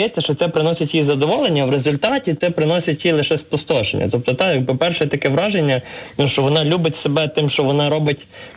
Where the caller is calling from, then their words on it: Odesa, Odesa Oblast, Ukraine; я з Одеси.